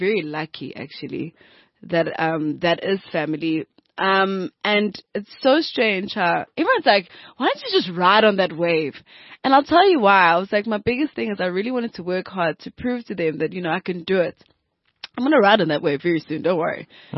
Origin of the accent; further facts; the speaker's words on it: Durban, KwaZulu-Natal, South Africa; I'm from Durban North.